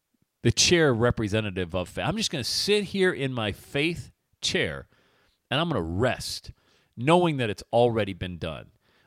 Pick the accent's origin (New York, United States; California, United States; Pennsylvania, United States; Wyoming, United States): Pennsylvania, United States; Bradford; I was 13 years old growing up in Bradford, Pennsylvania.